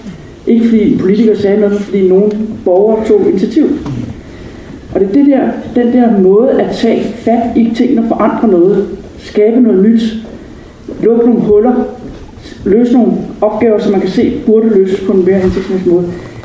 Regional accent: Zealand, Denmark; jeg kommer helt ned fra Syddanmark, fra Falster, vi kan nok høre

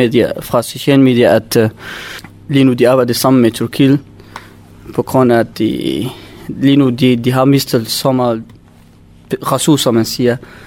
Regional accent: Midan Akbas, Aleppo Governorate, Syria; Danish is a second language; now in Denmark; Jeg kommer fra en lille by, den hedder Midan Akbas, som min far er fra derovre, men altså, jeg har også en lejlighed i Afrin. Men jeg er også kurder, men jeg har boet i Aleppo, da jeg fødte derovre.

